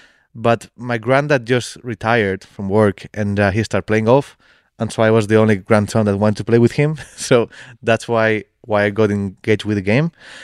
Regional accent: Spain; We're a pretty small country. Golf is not very big sport.

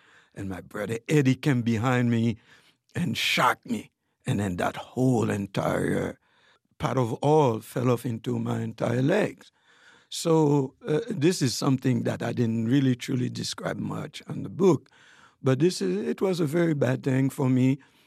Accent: Haiti; now in United States; So that's the kind of life that I grew up in Haiti.

